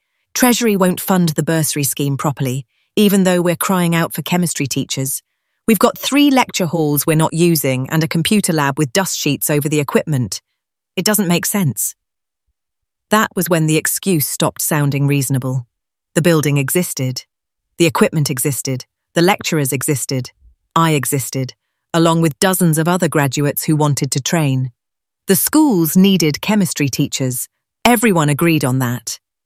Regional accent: London, United Kingdom; I grew up on the Rayners Lane estate, watching my mum juggle three jobs just to keep us afloat.

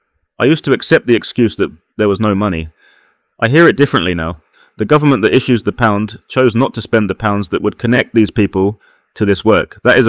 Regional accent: Botley, South East England, United Kingdom; Growing up in Botley, I watched my sister navigate a world that wasn't built for her wheelchair.

